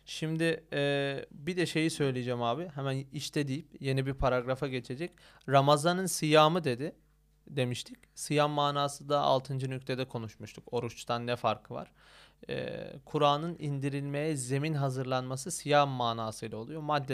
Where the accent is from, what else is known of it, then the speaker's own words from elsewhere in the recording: Terme, Samsun, Turkey; Ben Samsun Terme'liyim.